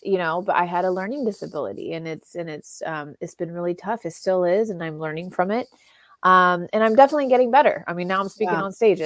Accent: California, United States; So, you know, I grew up born and raised in Orange County.

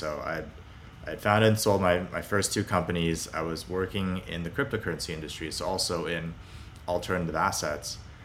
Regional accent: Beijing, China; also born or lived in Hong Kong; In terms of my background, I grew up in Beijing and Hong Kong in the 2000s

